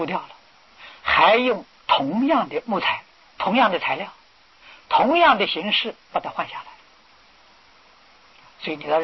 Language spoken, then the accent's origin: Chinese; China; 他没有把它丢掉啊，这是比我们中国人高明之处啊